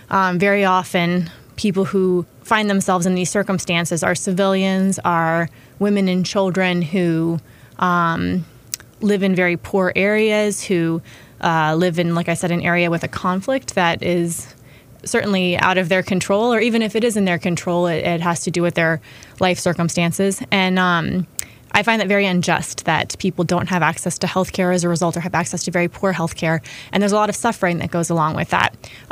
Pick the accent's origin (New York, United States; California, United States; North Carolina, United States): North Carolina, United States; Chapel Hill; Like you said, I grew up in Chapel Hill.